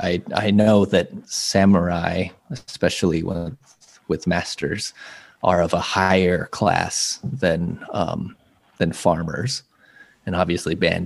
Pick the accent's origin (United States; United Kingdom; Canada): United States; Texas; I grew up in Texas, so there's a story about the Alamo where we glorify these people that protected this fort